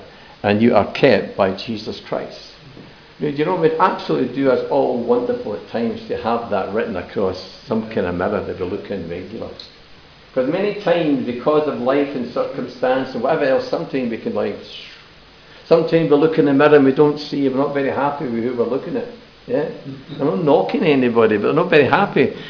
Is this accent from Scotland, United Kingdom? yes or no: yes; Scotland, United Kingdom; I said, I'm Scottish as well.